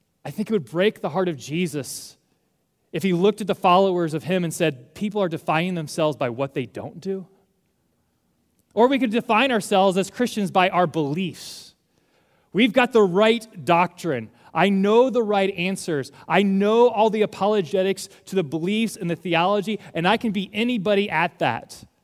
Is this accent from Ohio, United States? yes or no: yes; Ohio, United States; You know, I'm from Ohio. I know what a Buckeye is because I'm a nut.